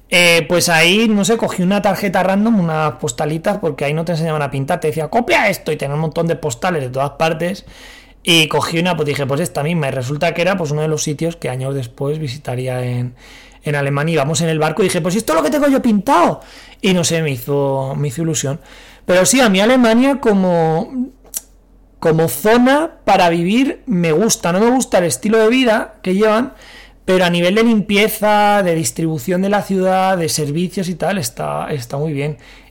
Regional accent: Mediterranean, Spain; yo que soy del Mediterráneo, aquí me estoy muriendo

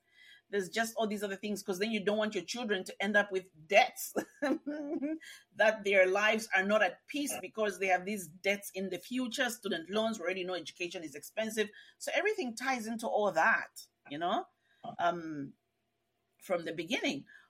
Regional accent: Copperbelt, Zambia; I grew up on the Copper Belt.

